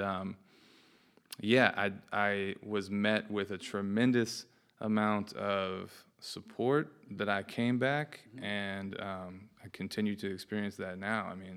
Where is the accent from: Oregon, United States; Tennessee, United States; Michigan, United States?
Tennessee, United States; Chattanooga; moved away; also born or lived in Denver; I was born and raised in Chattanooga. I left here in 07, moved to Denver, started washing dishes at the restaurant my sister was a sous chef at.